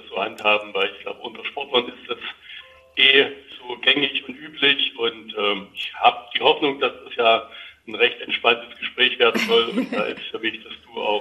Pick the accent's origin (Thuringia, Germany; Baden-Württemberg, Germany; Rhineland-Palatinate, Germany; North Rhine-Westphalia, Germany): Thuringia, Germany; Weimar; Ich komme von Hause aus aus Weimar, bin da auch groß geworden